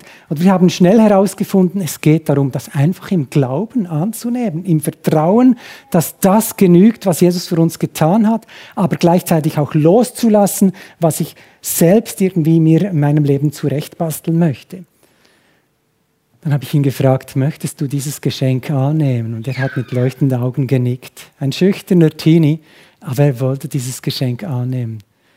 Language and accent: German; Huttwil, Bern, Switzerland; Bei uns zu Hause in Huttwil, also etwa 20 Kilometer südlich